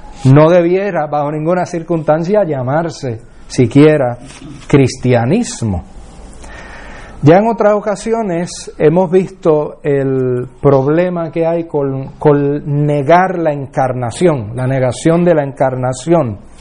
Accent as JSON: {"language": "Spanish", "country": "Puerto Rico", "said": "Un querido profesor, amigo, en mi tierra, en Puerto Rico"}